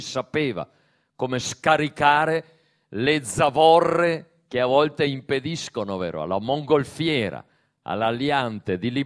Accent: Trentino-Alto Adige, Italy; io vengo dalla Valsugana, una zona di monti e di valli sullo sfondo le Dolomiti

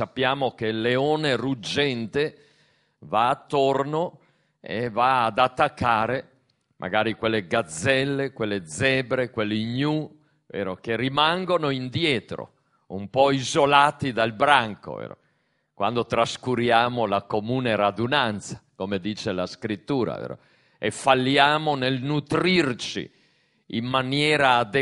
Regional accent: Trentino-Alto Adige, Italy; io vengo dalla Valsugana, una zona di monti e di valli sullo sfondo le Dolomiti

